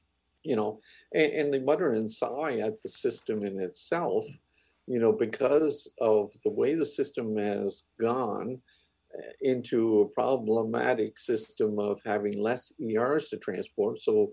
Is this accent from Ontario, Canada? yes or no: no; Nova Scotia, Canada; I'm from Cape Breton